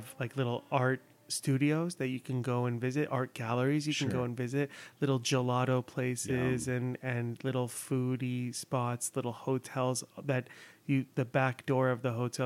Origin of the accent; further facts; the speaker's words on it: California, United States; now in Los Angeles, United States; Because I grew up in the South Bay and Orange County.